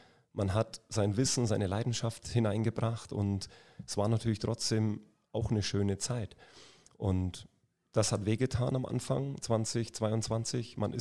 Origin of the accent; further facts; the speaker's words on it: Bayreuth, Bavaria, Germany; born there; now in Munich, Germany; Ich bin in Bayreuth geboren, aber ich lebe 25 Jahre in München, Umland, also halbe, halbe, aber trotzdem noch ein Franke.